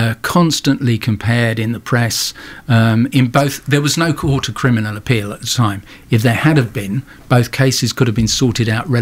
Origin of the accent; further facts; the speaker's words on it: Ealing, London, United Kingdom; I was brought up in Ealing, where the murderer was arrested.